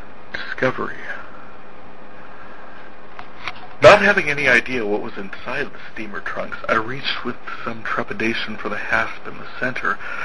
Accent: North Dakota, United States; I am from North Dakota

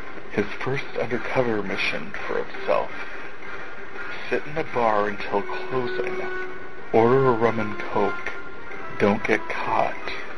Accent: North Dakota, United States; I am from North Dakota

